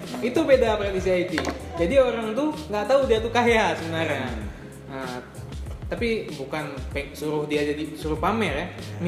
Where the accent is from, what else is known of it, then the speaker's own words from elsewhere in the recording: Banda Aceh, Aceh, Indonesia; Ya Banda Aceh aja kita orang Banda Aceh.